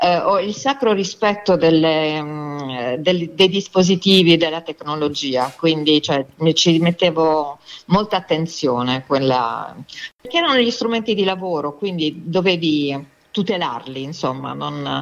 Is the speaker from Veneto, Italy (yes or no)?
no; Bari, Apulia, Italy; born there; now in Giovinazzo, Italy; Io sono nata a Bari, però non vivo a Bari, vivo a qualche chilometro a nord di Bari, in un piccolo paese sulla costa che si chiama Giovinazzo